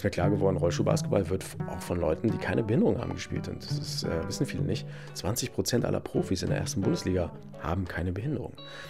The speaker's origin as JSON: {"language": "German", "town": "Hildesheim", "region": "Lower Saxony", "country": "Germany", "said": "ich komme ja aus Hildesheim"}